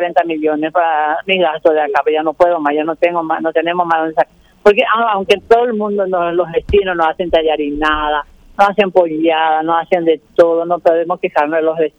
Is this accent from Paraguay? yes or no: yes; Asunción, Paraguay; yo soy acá de Asunción.